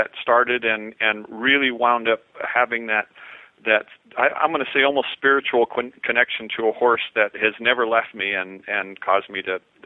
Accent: Oregon, United States; I am from Southern Oregon, yeah.

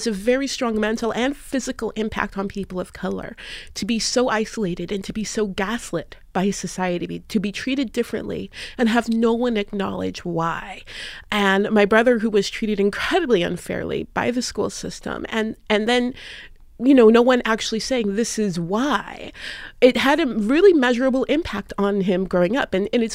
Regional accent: Seattle, Washington, United States; I grew up in Seattle, Washington, which is a very progressive city. It's also a very white city.

